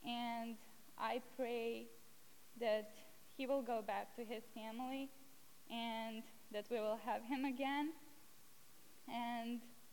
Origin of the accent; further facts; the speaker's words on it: Serbia; English is a second language; now in United States; I'm from Serbia. I'm an exchange student here this year, and I'm staying with Crowders.